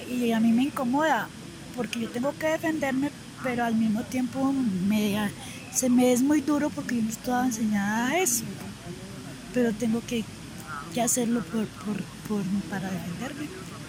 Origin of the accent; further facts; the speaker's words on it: Fresno, Tolima, Colombia; Yo soy del Fresno, Tolima.